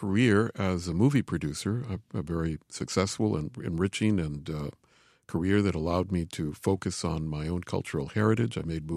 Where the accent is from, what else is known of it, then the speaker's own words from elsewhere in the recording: Los Angeles, California, United States; I grew up in Boyle Heights, yes, the original suburb of Los Angeles. And there were three movie theaters within walking distance.